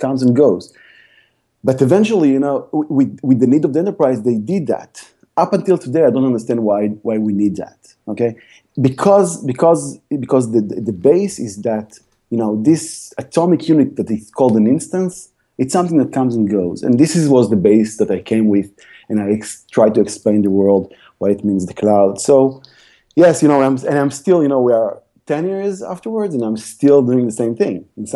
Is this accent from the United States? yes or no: no; Tel Aviv, Tel Aviv District, Israel; I'm coming from Israel, from Tel Aviv, from the startup scene